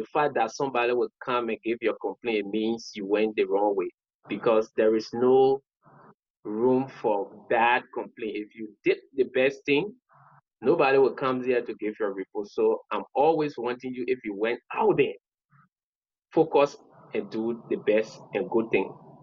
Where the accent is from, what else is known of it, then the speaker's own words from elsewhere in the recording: Bong County, Liberia; Oh, the county I'm from Bong County.